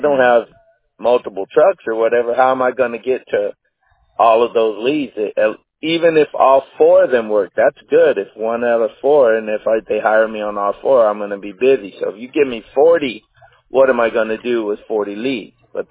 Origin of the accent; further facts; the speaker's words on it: Olongapo, Central Luzon, Philippines; born there; I was born in Zimbales, Alangapu.